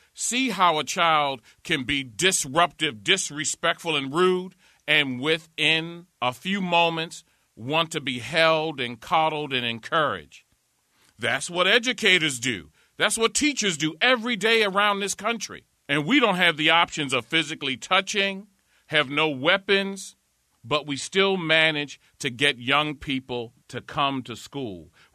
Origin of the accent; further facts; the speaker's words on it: Baltimore, Maryland, United States; particularly here in my hometown of Baltimore.